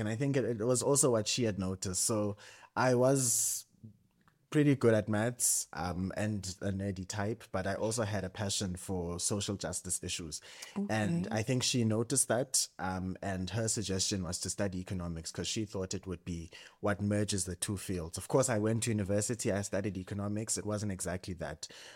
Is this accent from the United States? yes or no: no; Eastern Cape, South Africa; first language Xhosa; English is a second language; now in Johannesburg, South Africa; So all my studies I did at Wits University, but I was born in the Eastern Cape, born and raised in the Eastern Cape, moved to Joburg.